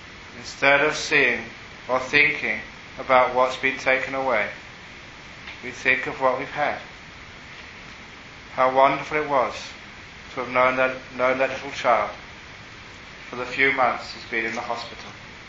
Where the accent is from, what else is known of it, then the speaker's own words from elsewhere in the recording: London, United Kingdom; So as a young man growing up in London, I loved music, and it was one of the great cities of the world to grow up in if you love music.